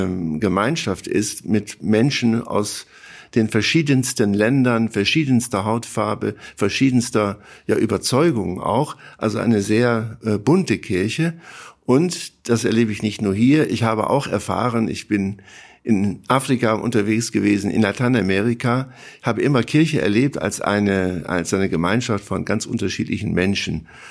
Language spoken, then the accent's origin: German; Germany; Ich bin auch in der Bundesrepublik Deutschland groß geworden. Ich bin also sozusagen auch ein Nachkriegskind.